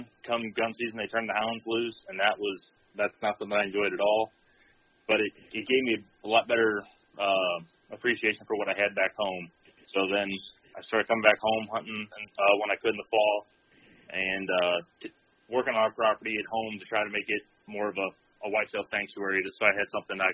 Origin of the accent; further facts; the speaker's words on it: Illinois, United States; I grew up in Southern Illinois on the family farm.